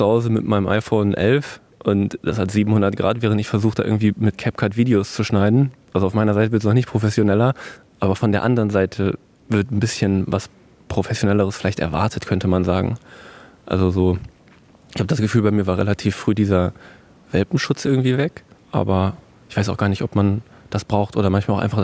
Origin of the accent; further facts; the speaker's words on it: North Rhine-Westphalia, Germany; Ich bin ja ursprünglich auch in NRW aufgewachsen, zwar im Sauerland mitten im Wald